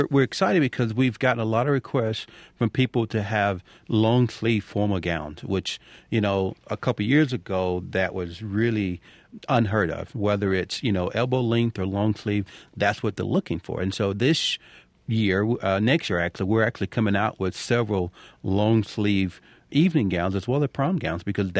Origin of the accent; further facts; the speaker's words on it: North Carolina, United States; Because I grew up in North Carolina in the South.